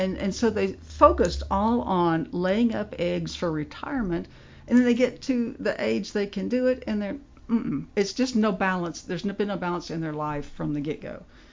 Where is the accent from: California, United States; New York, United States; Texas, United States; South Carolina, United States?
Texas, United States; Houston; I remember I grew up in Houston, so you know you had a lot of frantic frenzy there.